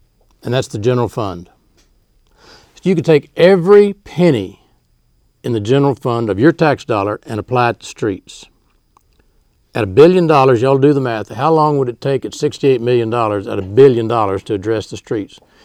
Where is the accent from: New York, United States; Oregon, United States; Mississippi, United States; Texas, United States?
Texas, United States; Corpus Christi; I was born and reared in Corpus Christi.